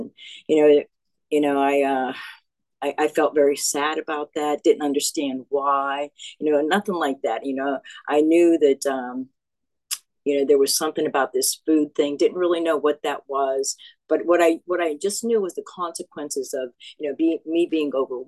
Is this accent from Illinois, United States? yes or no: no; Pennsylvania, United States; born there; I was born in Pennsylvania. I'm the second of four kids.